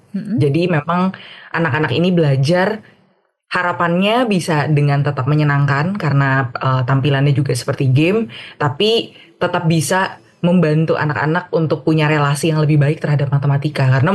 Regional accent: Indonesia; karena aku dari Indonesia

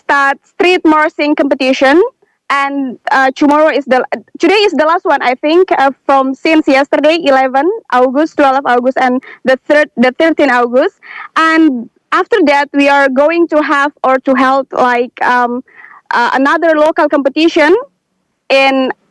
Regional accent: Baubau, Southeast Sulawesi, Indonesia; from Bau Bau City.

